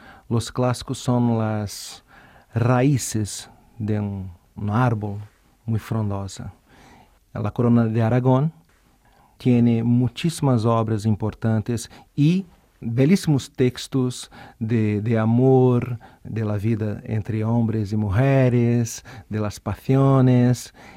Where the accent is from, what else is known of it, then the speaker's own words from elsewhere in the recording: Rio de Janeiro, Brazil; accent: carioca; first language Portuguese; Spanish is a second language; Es un acento carioca, de Río de Janeiro.